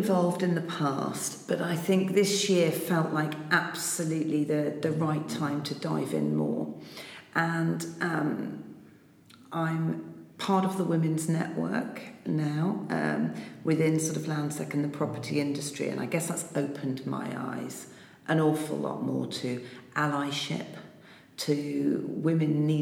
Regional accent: East Midlands, United Kingdom; You know, I'm actually from Lincolnshire originally.

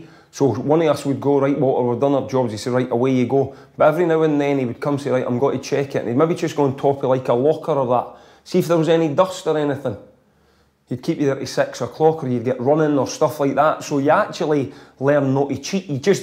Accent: Loanhead, Scotland, United Kingdom; So that's how I was brought up. My local village, you know, I came from Lonehead, and that's how you were brought up.

